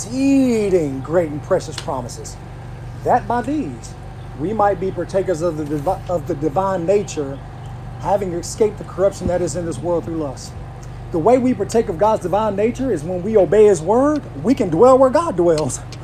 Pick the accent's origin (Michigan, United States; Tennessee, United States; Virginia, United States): Tennessee, United States; I'm from Tennessee. I'm here in Kentucky.